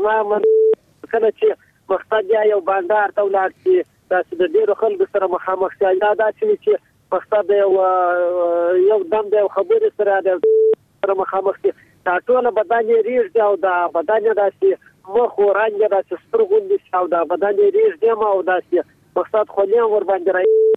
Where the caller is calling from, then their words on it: Washir, Helmand, Afghanistan; به د هلمند له واشرو لسوالي.